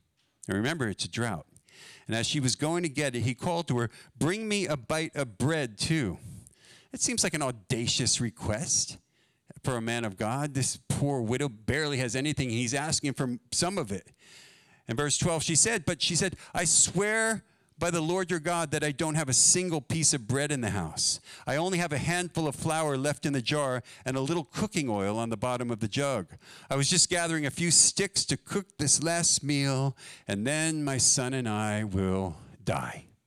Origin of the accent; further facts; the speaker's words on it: New Jersey, United States; And so I got a crash course in country music because I grew up in New Jersey.